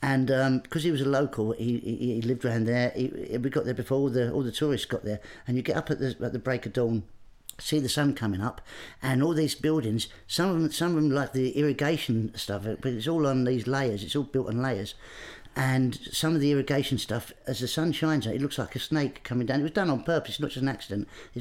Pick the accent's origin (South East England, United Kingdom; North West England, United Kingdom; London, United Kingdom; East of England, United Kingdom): East of England, United Kingdom; Grays; I grew up in Essex in Grays.